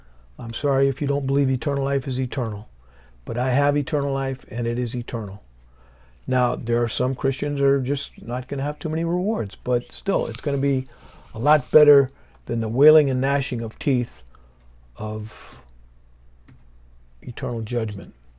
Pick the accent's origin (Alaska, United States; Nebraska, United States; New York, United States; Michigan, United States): Nebraska, United States; I'm from Nebraska. There's plenty of elbow room in Nebraska. You could drive through Nebraska and not get a radio station. At least when I was a kid, you could.